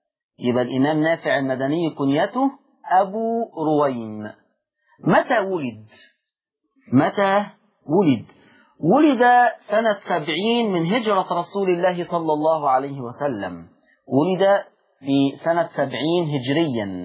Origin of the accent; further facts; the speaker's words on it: Egypt; بلغتنا كمصريين دمه خفيف